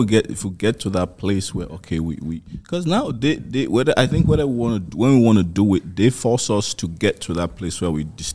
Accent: Sierra Leone; moved away; I'm from Sierra Leone.

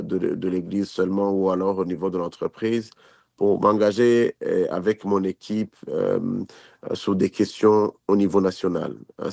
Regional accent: North, Burundi; born there; moi, je suis né au Burundi, au nord du Burundi.

